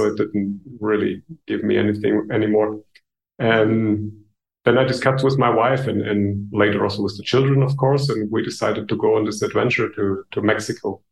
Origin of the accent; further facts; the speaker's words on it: Germany; English is a second language; Yeah, I'm born in Germany. I grew up in Germany. I was living there most of my life.